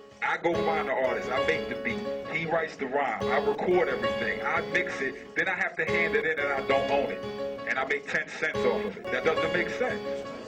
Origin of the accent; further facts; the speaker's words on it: Delaware, United States; I grew up in Delaware. I know DuPonts, right?